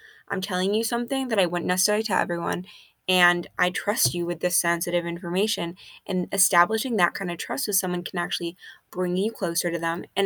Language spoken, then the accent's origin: English; Boston, Massachusetts, United States; I'm from Boston, I've been to Salem